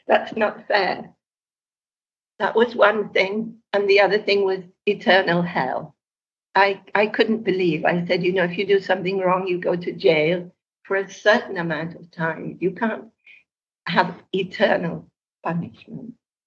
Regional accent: Bath, South West England, United Kingdom; born there; I was born in England, in the West Country, in Bath, a place called Bath, it's Hot Springs.

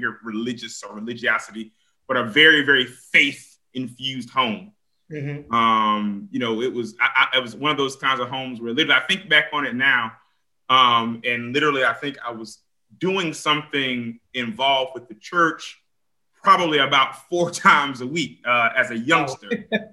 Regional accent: Atlanta, Georgia, United States; I'm a native son of Atlanta, Georgia, so I'm a native of the South. Was born and raised in Atlanta.

